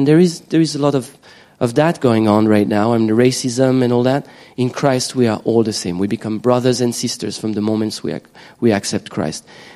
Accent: Switzerland; now in Asia; I'm from Switzerland. Usually, if you have to classify me, I'm a Caucasian. But here I am. I live in Asia

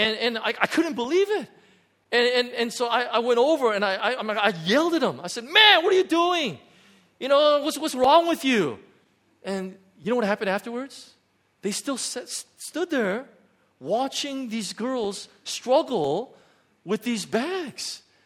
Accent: United States; The way we grew up in the States, and I used to mow the lawn.

